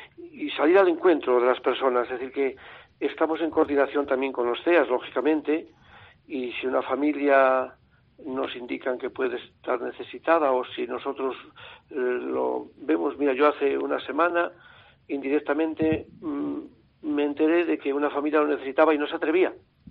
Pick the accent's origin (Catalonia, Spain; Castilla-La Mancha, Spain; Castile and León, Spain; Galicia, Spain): Castile and León, Spain; Turcia; now in Benavides, Spain; Yo ahora vivo en Benavides, desde hace muchos, muchos años, pero yo soy natural de Turcia